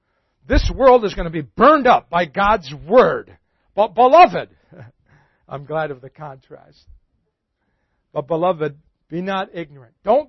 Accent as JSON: {"language": "English", "town": "Detroit", "region": "Michigan", "country": "United States", "tie": "born or raised there", "said": "I grew up in Detroit where there's a church on every street corner."}